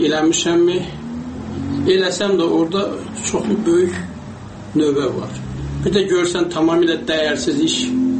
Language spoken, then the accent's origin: Azerbaijani; Ganja, Azerbaijan; Mən özüm Gəncəliyəm.